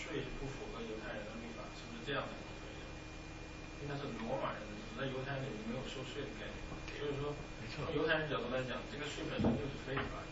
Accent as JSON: {"language": "Chinese", "country": "China", "said": "像我们中国人骂汉奸一样的。"}